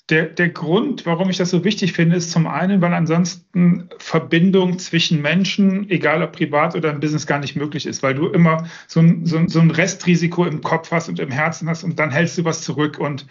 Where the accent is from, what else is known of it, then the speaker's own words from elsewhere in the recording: Düsseldorf, North Rhine-Westphalia, Germany; Es ist meine Heimat. Inzwischen nicht mehr das Zuhause. Ich habe da, ich glaube, 24, 25 Jahre gelebt. Vielleicht kommt da meine Affinität zu Wasser her, der Rhein.